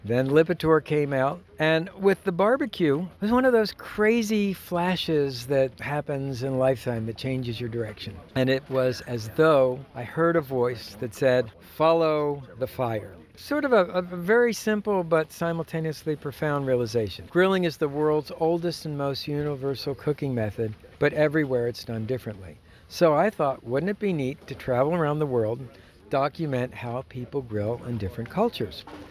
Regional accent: Baltimore, Maryland, United States; also born or lived in Japan; I was born in Japan, raised in Baltimore, and at the time living in Miami, which does not have a barbecue tradition.

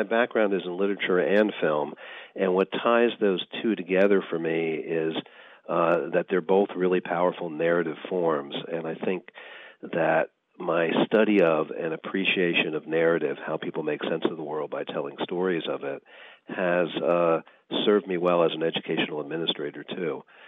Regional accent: New Jersey, United States; born there; I was born in New Jersey.

